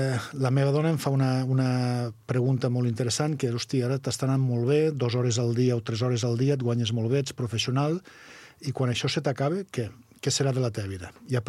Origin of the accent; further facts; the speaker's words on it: Bell-lloc d'Urgell, Catalonia, Spain; un poblet que m'estimo molt, que és el meu poble, que és Bell-lloc